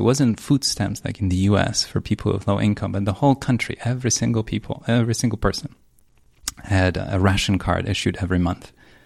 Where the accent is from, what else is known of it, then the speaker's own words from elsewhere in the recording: Poland; I grew up in Poland.